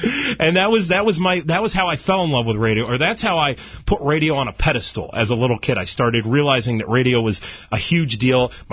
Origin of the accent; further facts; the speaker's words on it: Conneaut, Ohio, United States; Well, I grew up in a small town called Conneaut, Ohio, northeast Ohio, about 45 minutes outside of Cleveland. So I grew up in a real small, rural, little area, and we had a small, little local radio stati